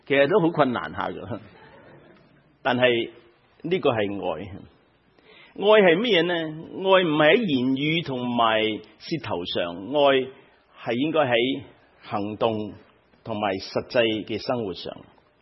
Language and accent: Cantonese; Guangdong, China; 我们广东人呢有一个讲法